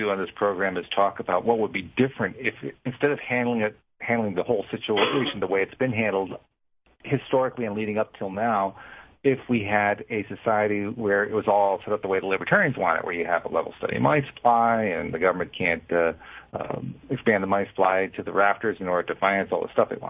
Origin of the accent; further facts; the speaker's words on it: Schenectady, New York, United States; I remember I grew up in Schenectady, New York. There's a small college there called Union College